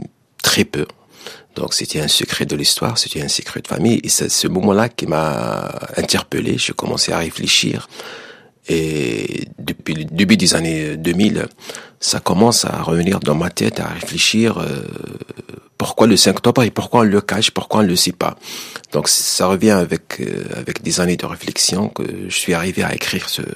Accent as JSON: {"language": "French", "country": "Algeria", "tie": "born or raised there"}